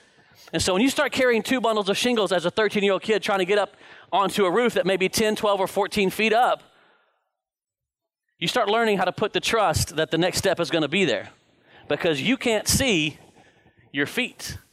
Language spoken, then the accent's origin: English; Dallas, Texas, United States; I mean, I came from the Dallas area, and there's nothing worse than 5 o'clock Friday afternoon traffic.